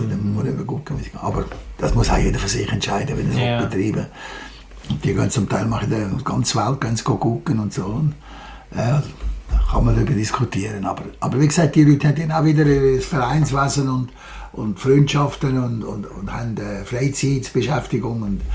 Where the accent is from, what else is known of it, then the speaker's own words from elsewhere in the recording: Lenzburg, Aargau, Switzerland; Ich komme auch aus einer nicht so fasnachtigen Gegend. Ich bin in Lenzburg aufgewachsen.